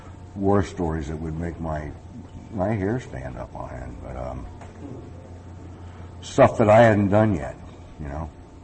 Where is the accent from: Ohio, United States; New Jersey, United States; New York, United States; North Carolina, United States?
New Jersey, United States; I grew up in North Jersey, but I always liked the country.